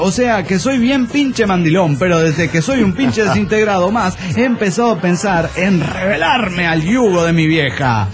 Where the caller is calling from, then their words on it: Morelia, Michoacán, Mexico; Soy el culerillo de Morelia, Michoacán, México.